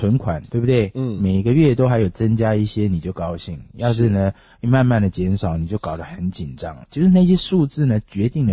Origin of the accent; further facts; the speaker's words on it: China; 回到一个很严肃的问题，就是刚刚蒙哥你问，今天我们中国人对钱财的观念啊，